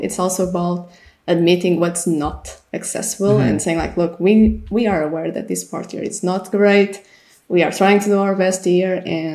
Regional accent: Portugal; I'm from Portugal

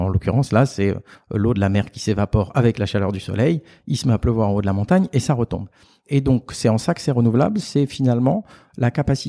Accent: Aix-en-Provence, Provence-Alpes-Côte d'Azur, France; also born or lived in Belgium; Moi, je suis d'Aix-en-Provence. Et j'ai habité 6 ans en Belgique

